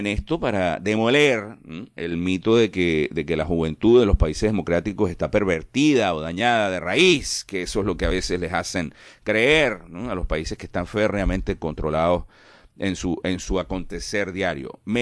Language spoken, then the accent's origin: Spanish; Venezuela; ya nosotros estábamos en Venezuela, año 1972, año 1973, ya vamos creciendo en Venezuela, vamos haciendo país, vamos haciendo patria, mis padres deciden que es Venezuela un mejor ambiente para nosotros